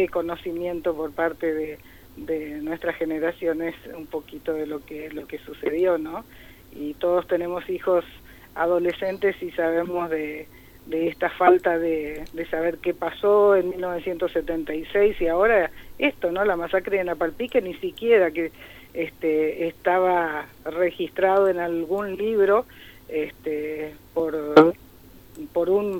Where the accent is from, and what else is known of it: Argentina